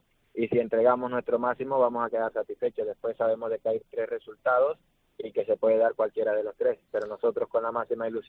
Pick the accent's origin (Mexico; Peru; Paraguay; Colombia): Colombia; porque somos colombianos, porque nos conocemos bien